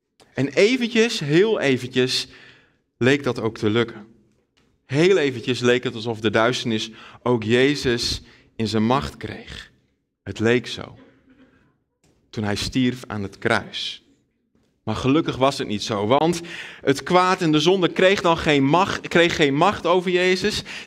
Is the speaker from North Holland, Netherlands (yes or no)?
no; Friesland, Netherlands; first language Frisian; Dutch is a second language; De meeste van jullie weten dat ik uit Friesland kom. Nou, dat bepaalt zeker mede mijn identiteit. Wij spreken gewoon thuis Fries. We hebben bepaalde Friese gewoontes nog die we hebben.